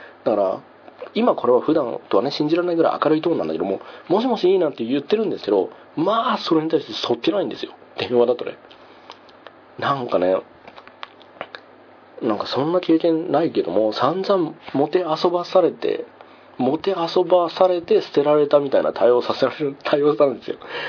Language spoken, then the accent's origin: Japanese; Tohoku, Japan; そもそもは僕は東北の人間なんで、東北の人間なんで他県に行くって言ったら